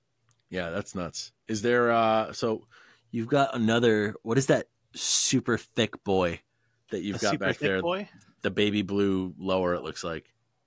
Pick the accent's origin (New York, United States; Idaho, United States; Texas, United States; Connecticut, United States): Connecticut, United States; whenever they hear that I'm from Connecticut, are just like, move out of Connecticut.